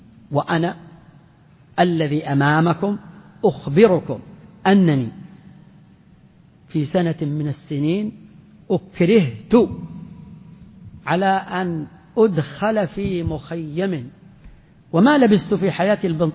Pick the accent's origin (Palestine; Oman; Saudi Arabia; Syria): Saudi Arabia; Jazan Province; عندنا في جازان مثل